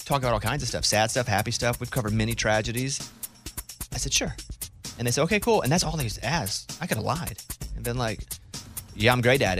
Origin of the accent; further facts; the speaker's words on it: United States; Because I'm an American, but...